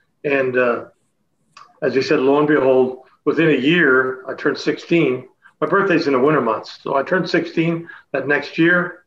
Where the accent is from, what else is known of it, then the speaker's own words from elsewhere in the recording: Chatham, Ontario, Canada; Gene and I would work out every Tuesday and Thursday nights at local gymnasium CCI in my hometown Chatham